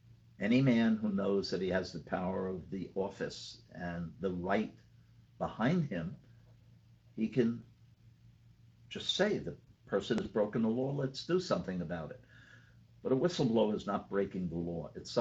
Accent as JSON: {"language": "English", "town": "New York City", "region": "New York", "country": "United States", "tie": "born or raised there", "said": "I grew up on the streets in New York. I was born in New York City. I lived in all five boroughs. I lived through an era. I was born in the early 40s."}